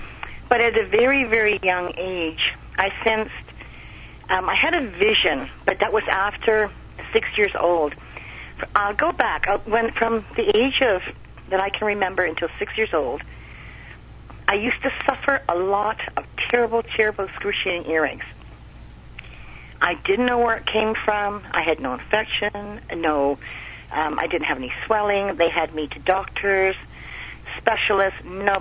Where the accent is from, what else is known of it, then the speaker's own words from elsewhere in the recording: Montreal, Quebec, Canada; I was brought up on the West Island of Montreal.